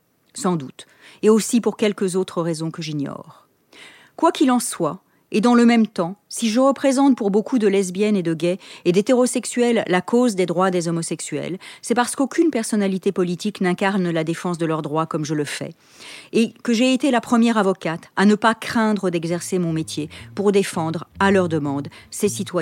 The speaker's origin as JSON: {"language": "French", "town": "Paris", "region": "Île-de-France", "country": "France", "tie": "born or raised there", "said": "J'ai grandi à Paris."}